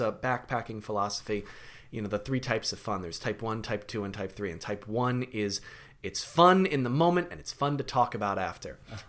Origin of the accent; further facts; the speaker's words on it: London, United Kingdom; I've been to London. I grew up in London.